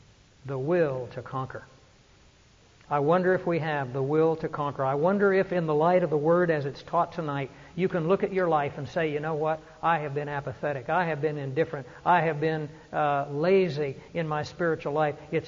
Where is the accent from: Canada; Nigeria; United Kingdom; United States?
United States; Kansas; born there; See, I was born in Kansas, but I became Southern by the grace of God.